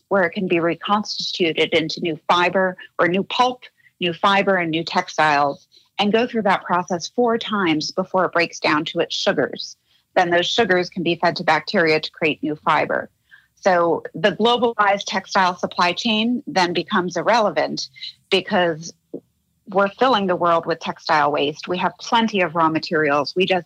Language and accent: English; Puerto Rico; Yeah, well, I'm a Puerto Rican from the B